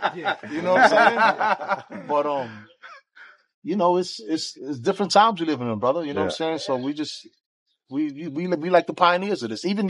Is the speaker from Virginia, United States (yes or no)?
no; The Bronx, New York, United States; I'm from the Bronx.